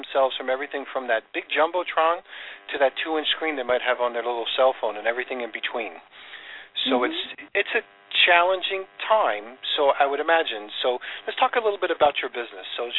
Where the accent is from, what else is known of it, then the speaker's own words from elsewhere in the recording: New York, United States; I grew up in New York, and not that New York is a different country, but there are a lot of different ethnic areas.